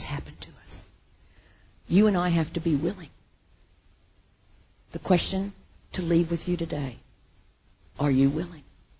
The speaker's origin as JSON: {"language": "English", "country": "United States", "said": "It's because there's a part of me, I am American, you know."}